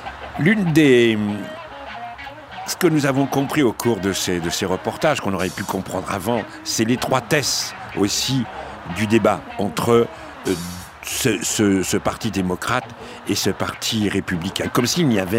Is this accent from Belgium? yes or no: no; France; Quand on est aux États-Unis et qu'on dit qu'on est français